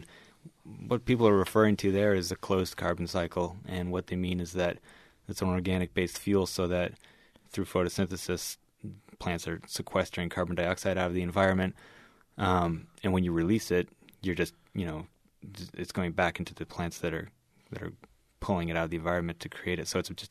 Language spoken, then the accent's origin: English; Boston, Massachusetts, United States; also born or lived in Oregon; Originally I'm from Boston.